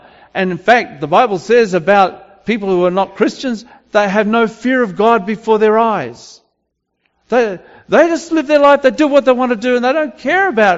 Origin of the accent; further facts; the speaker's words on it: Australia; moved away; I come from Australia, where you never have ice on the roads.